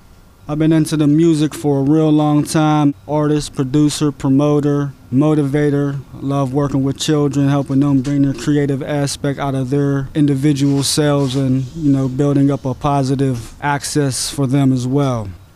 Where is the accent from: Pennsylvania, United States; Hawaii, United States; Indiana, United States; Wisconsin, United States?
Pennsylvania, United States; Pittsburgh; I was born on April 12th, 1976. Actually, I was born in Pittsburgh, PA. Grew up in Bellsouver on the south side of Pittsburgh.